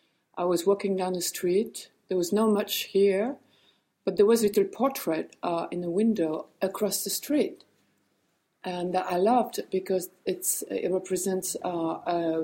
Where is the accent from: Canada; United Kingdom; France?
France; Brittany; also born or lived in Paris; now in New York City, United States; Well, I was born in Paris, and I grew up in Brittany. My father is from Brittany, so the early years of my life, I was in Brittany, and then I left Brittany to New York City